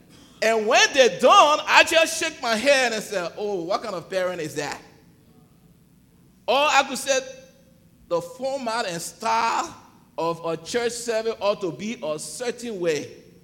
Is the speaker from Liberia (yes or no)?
yes; Liberia; my church, I grew up in Liberia, right? It's a Baptist church.